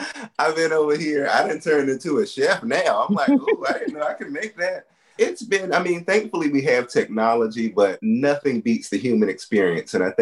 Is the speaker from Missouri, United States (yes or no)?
no; Washington, District of Columbia, United States; You know, I'm from Southeast DC. My folks are from North Carolina.